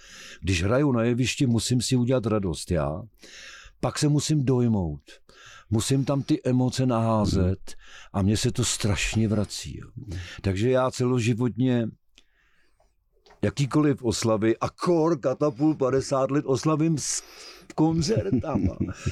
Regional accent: Ostrava, Moravian-Silesian Region, Czechia; Ale my jsme v Ostravě vždycky byli doma, Železné srdce republiky. Ano. Popravdu, ale my jsme prostě Ostraváci.

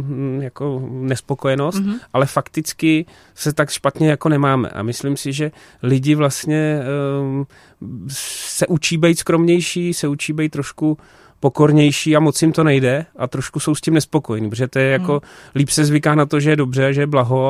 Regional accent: Plzeň, Plzeň Region, Czechia; ale já jako Plzeňák si to můžu dovolit říct

